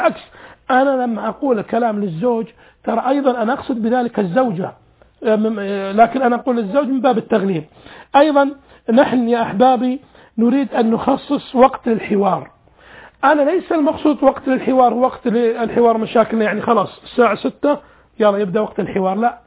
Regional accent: Saudi Arabia; also born or lived in Kuwait; أنا طبعا أحب السعودية حب هذا بلدي، وأنا سعودي أبا عن جد أبي وجدي، لكن أنا مولود في دولة الكويت

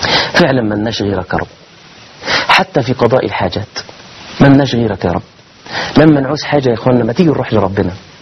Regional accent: Mansoura, Dakahlia, Egypt; now in 10th of Ramadan City, Egypt; أنا من المنصورة لكني أسكن في العاشر من رمضان

